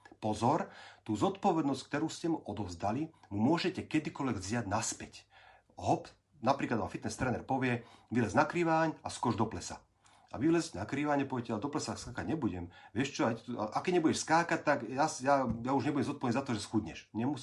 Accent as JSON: {"language": "Slovak", "town": "Janíkovce", "region": "Nitra Region", "country": "Slovakia", "said": "ja som z Janikovec pri Nitre"}